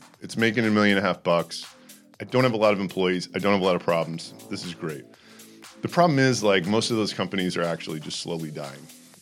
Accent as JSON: {"language": "English", "town": "Houston", "region": "Texas", "country": "United States", "tie": "born or raised there", "said": "And I grew up in Houston, Texas, you know, no real drama there. It was kind of my boring childhood, you know."}